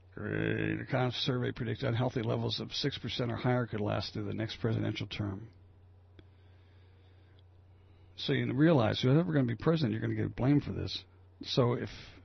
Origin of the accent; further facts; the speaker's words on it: United States; I'm an American, too. I'm including myself. We Americans like to shop, and we like immediate gratification.